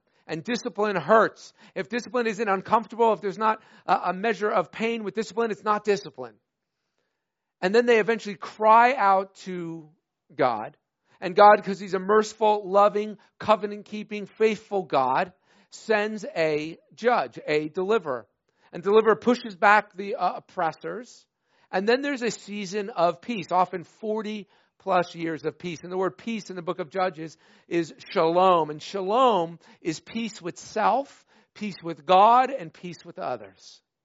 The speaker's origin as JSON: {"language": "English", "region": "New Jersey", "country": "United States", "tie": "born or raised there", "lives_now": "Wisconsin, United States", "said": "My parents live in New Jersey. I grew up in New Jersey, the Garden State. Don't make fun of it. It is the Garden State."}